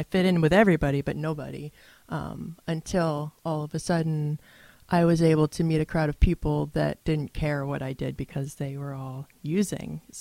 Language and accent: English; Saugerties, New York, United States; For me, I grew up locally. I grew up in Saugerties, and my use progressed really fast.